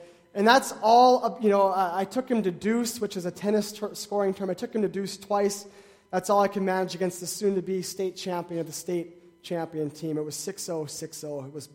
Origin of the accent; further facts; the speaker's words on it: North Dakota, United States; I grew up in North Dakota, in the eastern part of the state.